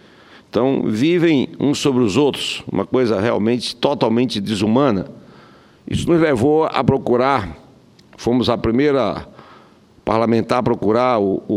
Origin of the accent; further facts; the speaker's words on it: Roraima, Brazil; lá no meu estado de Roraima